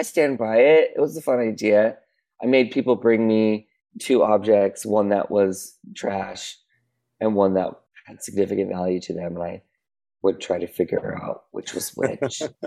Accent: California, United States; what's hilarious is that when I grew up here in Southern California. No air conditioning at these old schools.

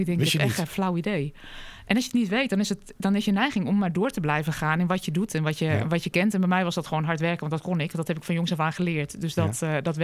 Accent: Deventer, Overijssel, Netherlands; En als je bijvoorbeeld kijkt, ik kom uit Deventer

